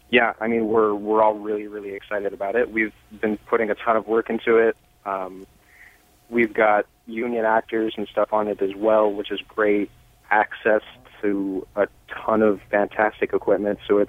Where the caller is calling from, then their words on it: Seattle, Washington, United States; Seattle, Washington.